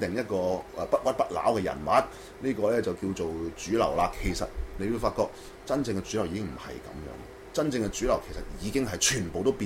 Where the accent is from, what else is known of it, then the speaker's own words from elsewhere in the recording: Hong Kong; 或者我哋香港人嘅電視劇集都好咧